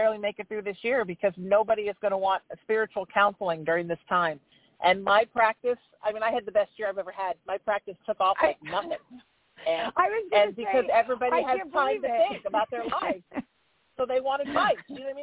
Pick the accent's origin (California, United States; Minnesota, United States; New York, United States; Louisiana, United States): California, United States; when I grew up in Orange County in Los Angeles, seemed like this mirage that you couldn't go near.